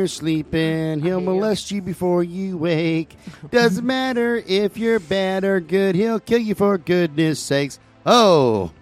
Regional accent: Georgia, United States; They say the same thing when they find out I'm from Georgia.

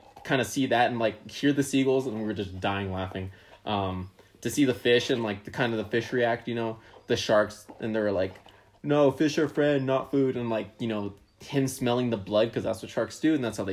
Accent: California, United States; because I grew up in the Bay Area, so we'd see seagulls all the time.

